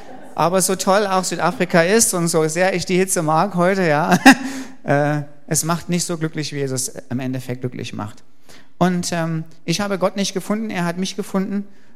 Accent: East Germany, Germany; Wir sind also in der DDR aufgewachsen.

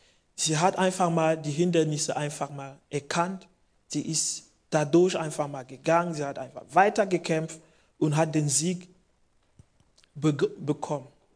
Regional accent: Cameroon; ich war in Kamerun, also mein Heimatland, blockiert.

